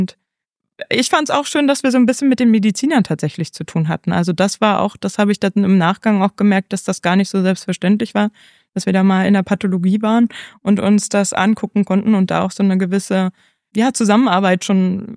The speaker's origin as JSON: {"language": "German", "region": "Berlin", "country": "Germany", "said": "gerade als Berlinerin"}